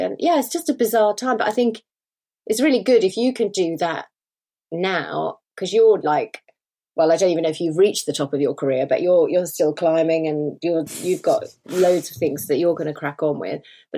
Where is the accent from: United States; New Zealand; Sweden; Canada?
Sweden; I come from Sweden, a very egalitarian country.